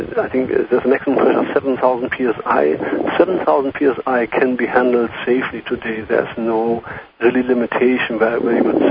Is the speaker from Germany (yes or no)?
yes; Germany; English is a second language; moved away as an adult; now in United States; I'm from Germany.